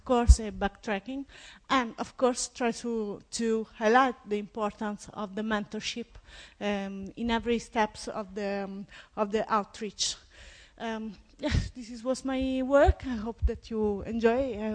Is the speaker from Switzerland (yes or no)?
no; Italy; English is a second language; I come from Italy.